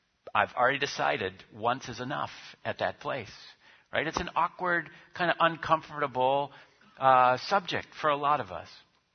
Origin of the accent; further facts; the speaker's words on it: Midwest, United States; But, you know, I'm from the Midwest where we want proof.